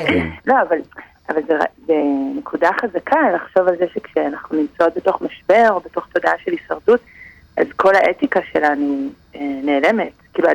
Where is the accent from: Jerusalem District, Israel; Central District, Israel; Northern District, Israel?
Jerusalem District, Israel; Jerusalem; כלום, אני ירושלמית.